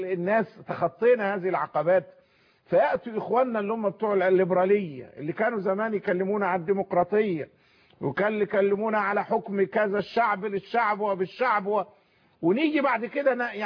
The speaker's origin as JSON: {"language": "Arabic", "country": "Egypt", "said": "احنا ربما كمصريين"}